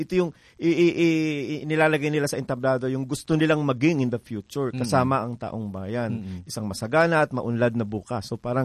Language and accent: Tagalog; Calabarzon, Philippines; Pumunta sila sa kabilang baryo na Kaikwit, kung saan doon ako ipinanganak, ako ay taga Cavite.